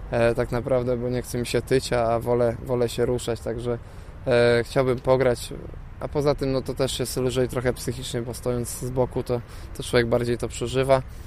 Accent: Zielona Góra, Lubusz Voivodeship, Poland; Może atutem jest albo i nie jest to, że jestem z Zielonej Góry

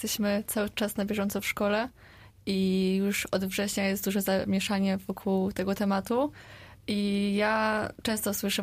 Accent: Sulęcin, Lubusz Voivodeship, Poland; Ja jestem z Sulęcina. To jest 100 kilometrów stąd. Już tutaj drugi rok mieszkam na stacji.

